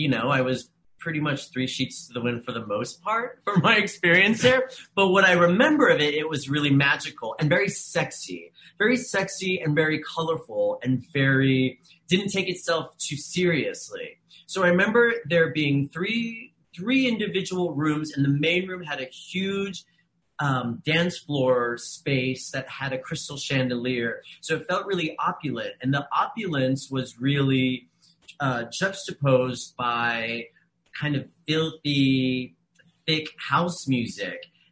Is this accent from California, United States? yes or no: yes; San Francisco, California, United States; now in New York, United States; So I was really obsessed with that whole colorful scene as a young queer kid growing up in San Francisco. And when I moved to New York finally